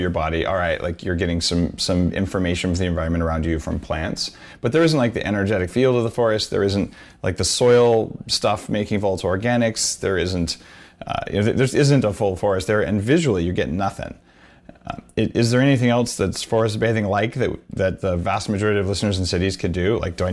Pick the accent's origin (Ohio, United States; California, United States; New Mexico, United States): New Mexico, United States; Because like I grew up in New Mexico. We have some pinons, those little pine nut trees, and some kind of scrub.